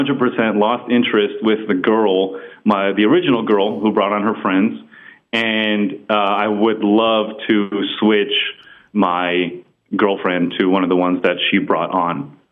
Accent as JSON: {"language": "English", "country": "United States", "said": "I'm an American."}